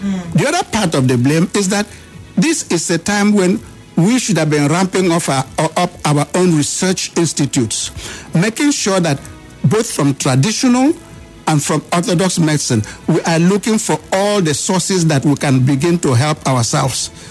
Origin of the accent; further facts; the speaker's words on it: Nigeria; I'm Nigerian, I'm proud of those factors.